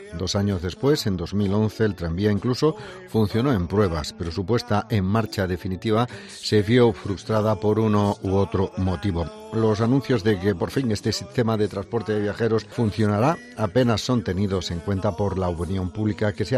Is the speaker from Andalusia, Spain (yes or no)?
yes; Bailén, Andalusia, Spain; es como el césped en el campo de fútbol de mi pueblo, en el recreativo de Bailén